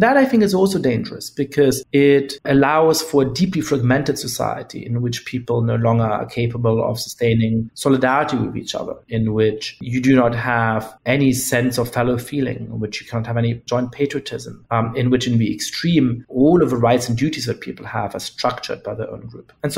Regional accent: Germany; I grew up in Germany as part of a Jewish family.

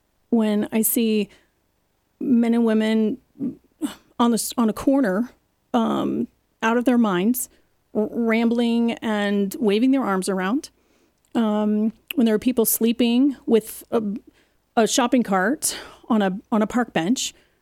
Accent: California, United States; now in Colorado Springs, United States; And we were originally from California. Don't be mad, I'm from California. Can't help but love Colorado Springs.

